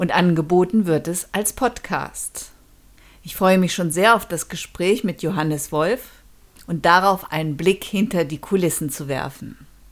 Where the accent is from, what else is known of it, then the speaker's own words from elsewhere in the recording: Cologne, North Rhine-Westphalia, Germany; Köln mal wieder meine alte Heimat zu besuchen.